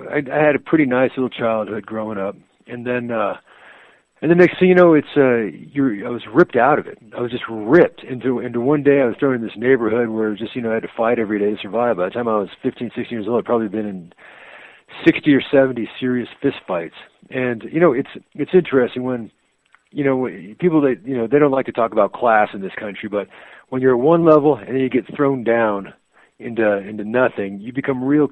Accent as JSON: {"language": "English", "town": "Santa Fe", "region": "New Mexico", "country": "United States", "tie": "born or raised there", "said": "I was raised out here in Santa Fe, and when I was 11 years old, I came home one day."}